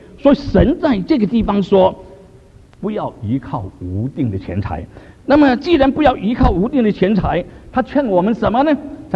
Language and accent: Chinese; Singapore; 有时我小的时候在新加坡